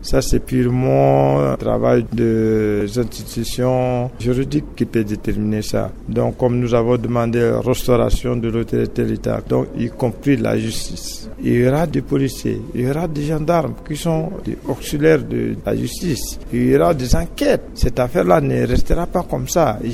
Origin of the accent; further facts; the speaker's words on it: Central African Republic; Moi, je suis centrafricain